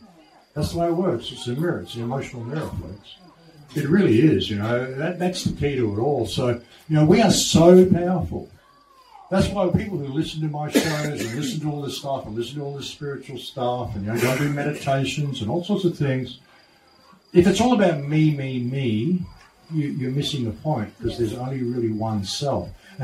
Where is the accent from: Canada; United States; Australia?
Australia; Sorry for swearing, but I'm an Australian. It's just what we do.